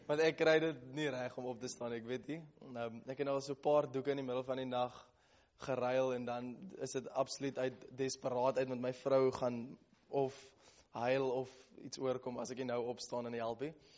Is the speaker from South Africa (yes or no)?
yes; Paarl, Western Cape, South Africa; ek kom van die Parel af.